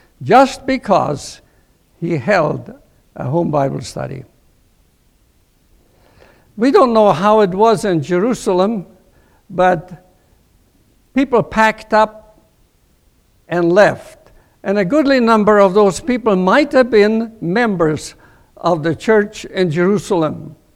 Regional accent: East Germany, Germany; It was 1946 when we came from the East to the West Germany. We were scattered people, refugees

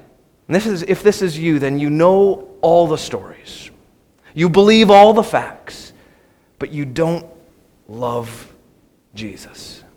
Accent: Canada; But James, we're Canadian. This is a problem, right? In Canada, the worst thing that you can do to a person is offend them.

